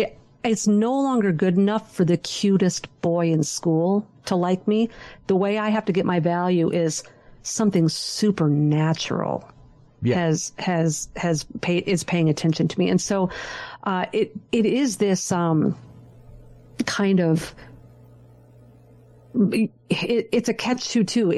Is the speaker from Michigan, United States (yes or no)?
no; Minnesota, United States; You know, I'm from Minnesota. We put you down to the one syllable.